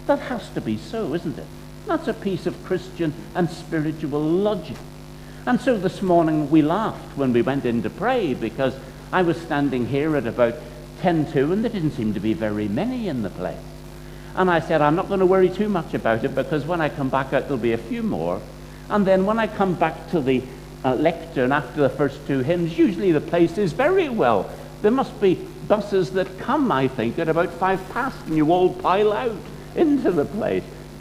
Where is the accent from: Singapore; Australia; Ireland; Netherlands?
Ireland; I'm from Ireland.